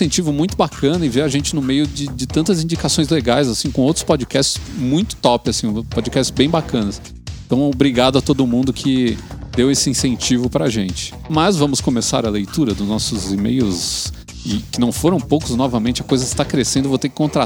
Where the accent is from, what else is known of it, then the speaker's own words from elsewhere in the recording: Paranavaí, Paraná, Brazil; Sou de Paranavaí, Paraná.